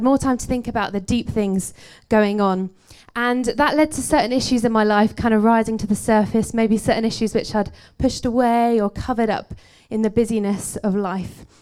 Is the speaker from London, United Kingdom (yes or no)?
no; Hoddesdon, East of England, United Kingdom; and I'm from Hoddesdon in Hertfordshire